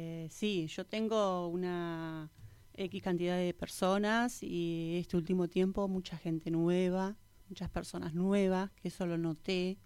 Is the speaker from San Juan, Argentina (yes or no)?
no; Olavarría, Buenos Aires Province, Argentina; now in Trelew, Argentina; Estudié en una escuela de La Plata y soy de Olavarría, provincia de Buenos Aires.